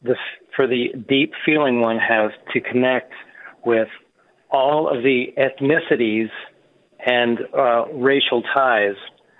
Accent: Mexico; We are Afro natives from Mexico.

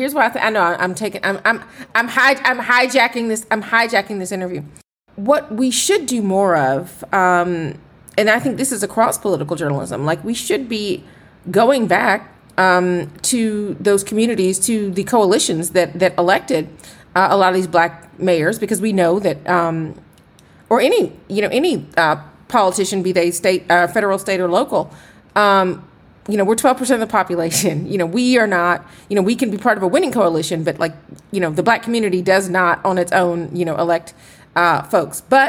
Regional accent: Atlanta, Georgia, United States; You know, I'm from Atlanta, but I've spent some time in the country, in Georgia, with my relatives.

